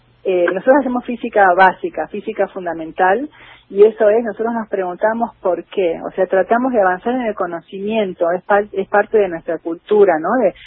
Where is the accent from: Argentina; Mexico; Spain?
Argentina; Jujuy; also born or lived in Rosario; Yo nací en Rosario, pero cuando era muy chiquitita con mi familia nos fuimos a vivir a Jujuy.